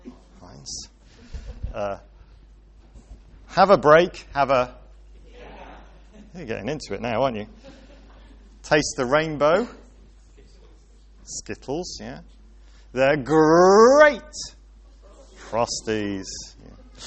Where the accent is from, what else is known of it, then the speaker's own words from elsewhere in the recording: Wales, United Kingdom; When I was growing up in Wales